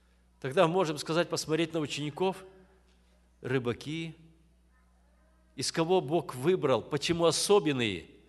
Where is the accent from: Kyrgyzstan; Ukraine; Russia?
Kyrgyzstan; Знаете, я вырос в Киргизии, у нас там горы были не лесом поросшие